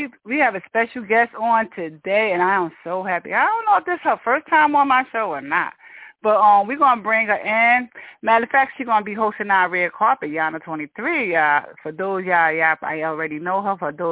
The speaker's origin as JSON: {"language": "English", "town": "Newark", "region": "New Jersey", "country": "United States", "tie": "born or raised there", "lives_now": "Poconos, United States", "said": "born and raised in Newark, New Jersey. I reside in the Poconos now."}